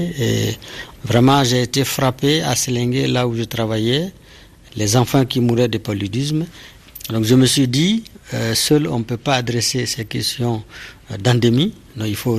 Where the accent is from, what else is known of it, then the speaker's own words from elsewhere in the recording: Manteuru, Mopti, Mali; Je viens du pays d'Ogon, d'un petit village qui s'appelle Manteuru, à peu près à 1000 km de Bamako.